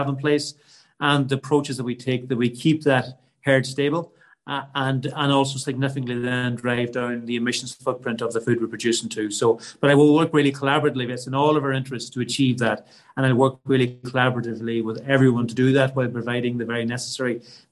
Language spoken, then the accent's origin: English; Ireland; maintaining livestock production, beef production, the production of milk protein as the centre of what we do as Irish farmers, because we do that better than anyone else in the world.